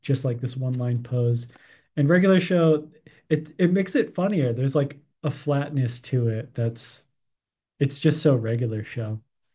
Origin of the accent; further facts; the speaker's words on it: Arizona, United States; it was very influenced by the Fiesta Mall that I grew up in Arizona.